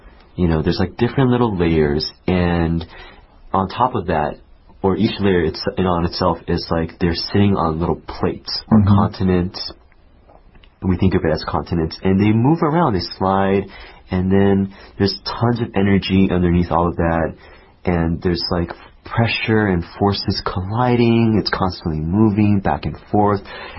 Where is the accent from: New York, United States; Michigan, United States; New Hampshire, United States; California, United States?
California, United States; so I'm from California, and people are always surprised, like, in the desert.